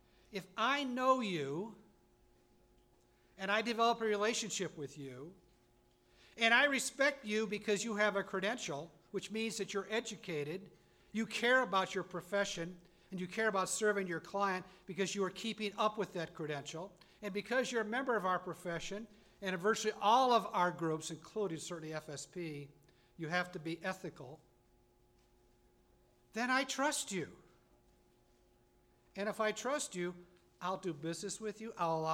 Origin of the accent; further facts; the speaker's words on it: Cleveland, Ohio, United States; I'm from Cleveland, Ohio, and I practice law, and I sell.